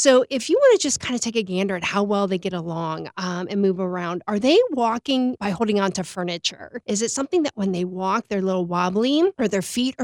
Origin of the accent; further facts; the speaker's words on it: Ohio, United States; moved away as an adult; now in Knoxville, United States; I am from Northeastern Ohio, and we were Midwesterners.